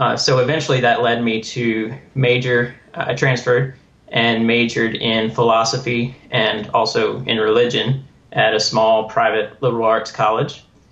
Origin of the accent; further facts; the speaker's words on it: Lynchburg, Virginia, United States; I'm from Lynchburg, Virginia, originally.